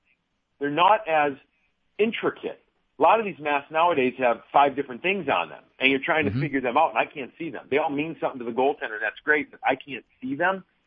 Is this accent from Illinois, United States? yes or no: yes; Chicago, Illinois, United States; I mean, well, being growing up in Chicago, and he just had the Blackhawk.